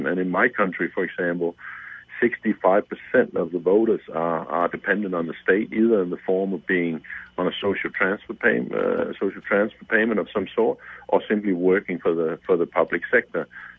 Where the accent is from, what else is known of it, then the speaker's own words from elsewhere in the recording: Denmark; Scandinavian social welfare states, where I come from Denmark